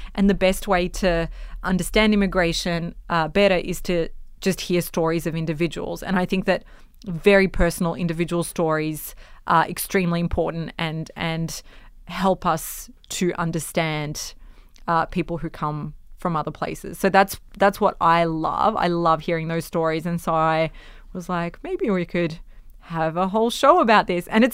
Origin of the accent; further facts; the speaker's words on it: Australia; if they care about me being this Yugo kid growing up in Australia